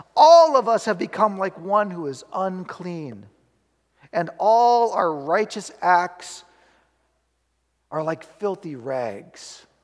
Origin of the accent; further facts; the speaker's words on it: Seattle, Washington, United States; now in Mount Vernon, United States; I'm angry that homelessness has become an epidemic in my hometown of Seattle, and yes, even here in Mount Vernon, Washington.